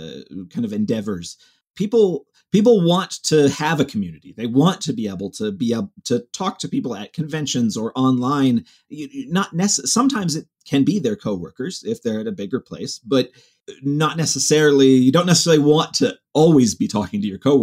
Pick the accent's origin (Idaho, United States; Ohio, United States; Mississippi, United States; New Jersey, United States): Ohio, United States; Cleveland; I grew up in Cleveland, so Midwest town